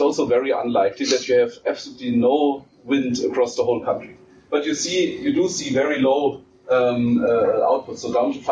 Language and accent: English; Germany; I can tell you that from my home country in Germany